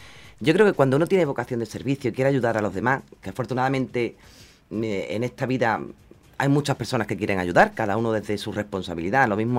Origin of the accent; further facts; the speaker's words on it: Andalusia, Spain; A mi tierra.